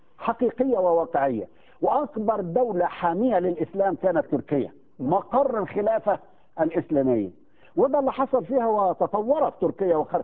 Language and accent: Arabic; Egypt; هتطلع ام القيح يسموها بالبلدي عندنا في مصر